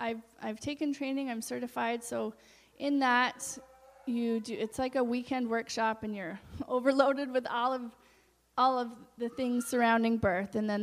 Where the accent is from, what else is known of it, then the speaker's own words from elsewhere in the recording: Powell River, British Columbia, Canada; My husband and my family and my sister's here this weekend. Yeah, we are from Powell River, across the water, across the ferry there. We live in our RV.